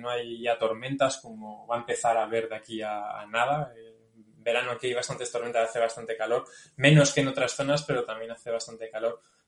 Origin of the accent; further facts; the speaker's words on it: Sigüenza, Castilla-La Mancha, Spain; Yo soy de un pueblito de Guadalajara, con lo que tú llamarías un pueblo grande, Sigüenza. Son 3.000 habitantes, 3.000, 4.000.